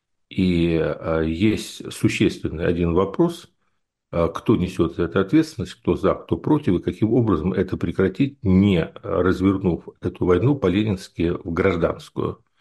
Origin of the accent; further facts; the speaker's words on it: Kyiv, Ukraine; Я на эту историю смотрю не как киевлянин, а как политический философ.